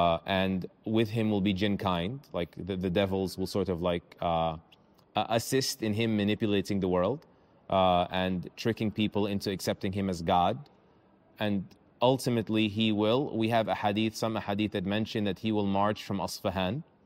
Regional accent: Brooklyn, New York, United States; I was raised in Borough Park. Borough Park is a place in Brooklyn, New York called Little Tel Aviv.

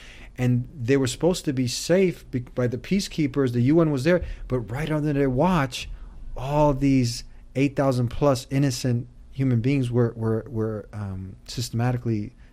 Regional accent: United States; I'm an American, I'm Bosnian, I love my country, I love my background also. My parents are from Bosnia

